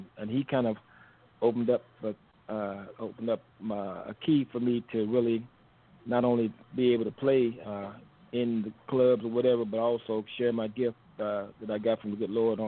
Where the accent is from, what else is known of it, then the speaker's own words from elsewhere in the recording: Danville, Kentucky, United States; born there; I was born in Danville, Kentucky, also known as the City of First, because there's been many firsts in that little town.